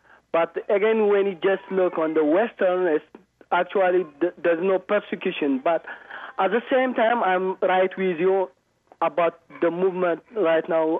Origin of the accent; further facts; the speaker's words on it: Eritrea; English is a second language; I'm from East Africa, Eritrea.